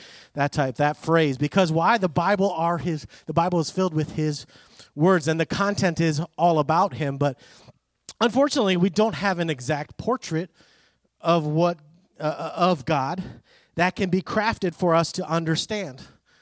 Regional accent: Greece; I grew up in Greece.

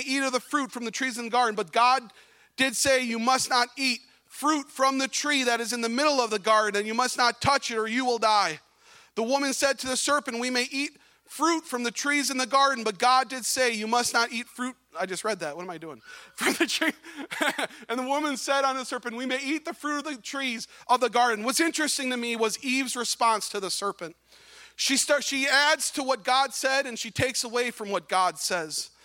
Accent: Wisconsin Rapids, Wisconsin, United States; I'm from Wisconsin Rapids, little country church in the middle of Wisconsin, in the middle of nowhere.

